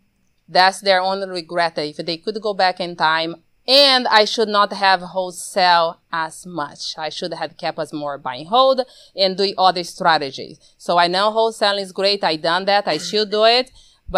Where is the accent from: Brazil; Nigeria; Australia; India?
Brazil; also born or lived in New Jersey / Texas; now in United States; And I am born and raised in Brazil, been in the U.S. for a while now, and came in, started living the American, more headache than dream at the time.